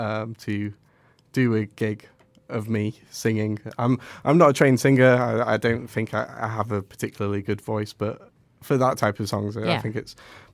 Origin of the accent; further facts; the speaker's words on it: Hong Kong; born there; I was born in Hong Kong, but I don't think I'll do one there.